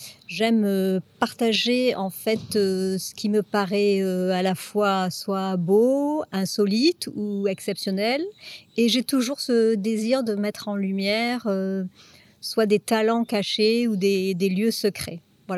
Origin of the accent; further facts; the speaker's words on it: Nîmes, Occitanie, France; born there; now in Montpellier, France; je suis montpelliéraine d'adoption. Je suis née à Nîmes dans les années 60.